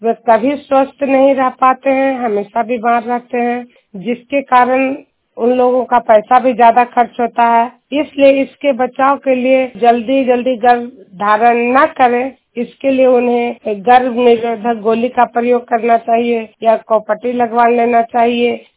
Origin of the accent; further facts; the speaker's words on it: Juniyar, Bihar, India; मैं नालंदा जिला हिलसा प्रखंड जुनियार गांव की निवासी हूं और सीएम के पद पर 13 समूह में कार्यरत हूं।